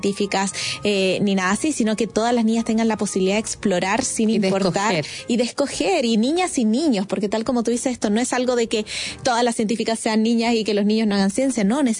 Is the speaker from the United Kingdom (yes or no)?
yes; Scotland, United Kingdom; Yo crecí mucho tiempo en Escocia, en el Reino Unido